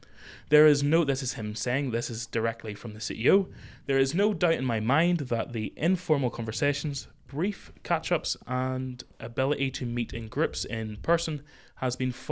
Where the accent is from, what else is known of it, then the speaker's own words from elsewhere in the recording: Ballymena, Northern Ireland, United Kingdom; I'm now working in South Belfast. I'm from Ballymena. I live in Ballymena